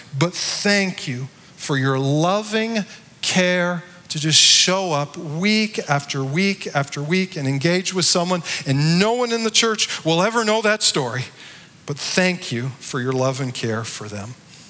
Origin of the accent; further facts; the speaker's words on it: Barrie, Ontario, Canada; I grew up in Barrie, Ontario. Then I went to Chicago to go to Moody Bible Institute.